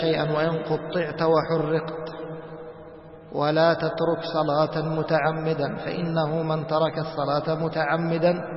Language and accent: Arabic; Egypt; يعني احنا نسموه عندنا في مصر لو كنت أبو عرام